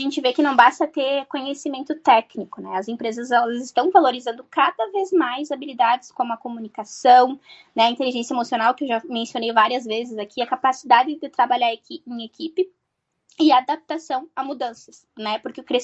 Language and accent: Portuguese; Lagoa Vermelha, Rio Grande do Sul, Brazil; now in Caxias do Sul, Brazil; eu sou conterrânea de Lagoa Vermelha, né? Então, natural é de Lagoa Vermelha, porém hoje eu resido aqui em Caxias do Sul.